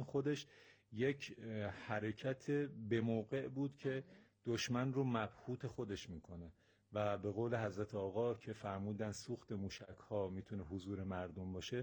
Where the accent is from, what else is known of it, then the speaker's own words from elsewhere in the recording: Iran; هر کدوم از ما به عنوان یک ایرانی یک وظیفه داریم